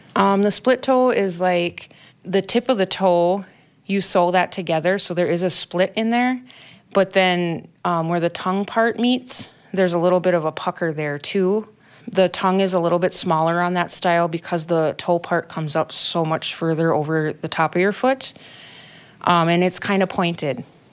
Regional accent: Red Cliff, Wisconsin, United States; now in Duluth, United States; I'm from Red Cliff, Wisconsin, but I've been living in Duluth for 20 plus years. This is pretty much my home now.

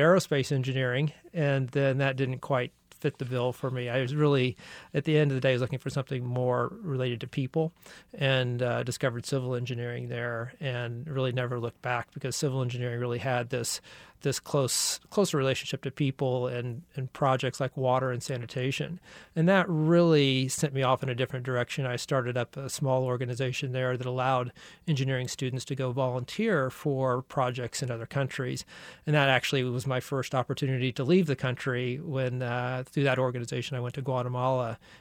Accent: Kansas City, Missouri, United States; You know, I grew up right here in Kansas City, you know, out kind of where Kansas City, Independence, and Raytown all come together.

